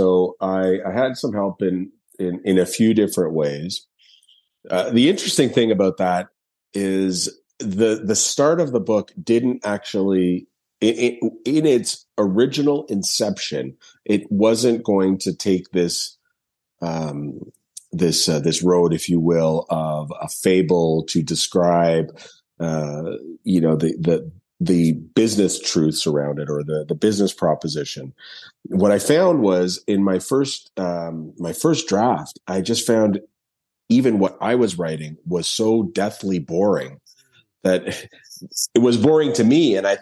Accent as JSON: {"language": "English", "region": "Ontario", "country": "Canada", "said": "I am Canadian. I'm based in Toronto, but I studied in the U.S. As well."}